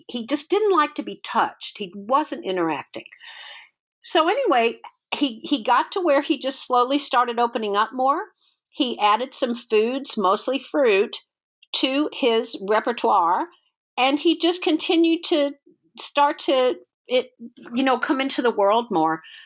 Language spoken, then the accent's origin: English; Texas, United States; I'm from the Texas Hill Country.